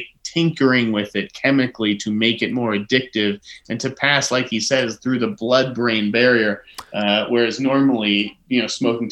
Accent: Boston, Massachusetts, United States; I don't have a gun, but I would chase after somebody with a golf club. I'm from Boston, after all.

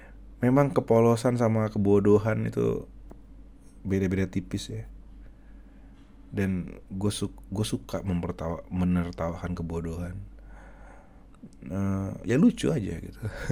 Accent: North Sumatra, Indonesia; Gue sebagai orang Batak, gue bangga.

